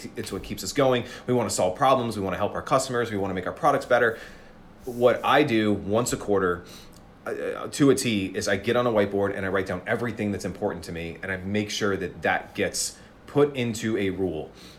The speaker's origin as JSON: {"language": "English", "region": "the South", "country": "United States", "said": "It was very New York lyrics meets, but like we're from the South, right?"}